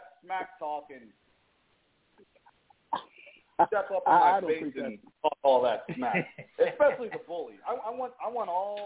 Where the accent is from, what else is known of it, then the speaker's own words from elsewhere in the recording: Long Beach, California, United States; My backyard, my hometown. I run this.